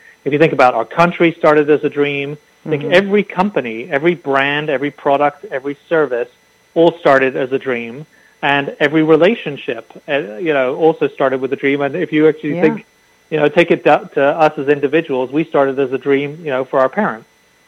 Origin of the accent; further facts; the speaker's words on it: England, United Kingdom; now in United States; Yeah, so I'm English originally. I became a U.S. citizen a little while ago.